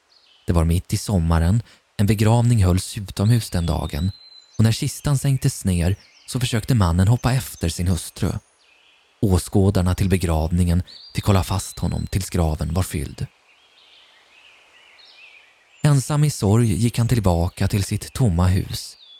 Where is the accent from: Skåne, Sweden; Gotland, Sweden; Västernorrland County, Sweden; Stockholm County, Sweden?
Gotland, Sweden; Hemse; När jag växte upp i Hemse socken på Gotland